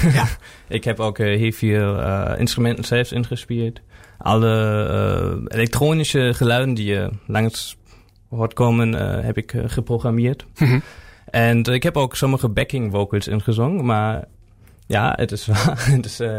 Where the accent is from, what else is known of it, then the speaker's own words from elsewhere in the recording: Germany; moved away as an adult; now in Groningen, Netherlands; oorspronkelijk kom ik uit Duitsland en ik ben naar Groningen naartoe gekomen 4 jaar geleden om hier te studeren.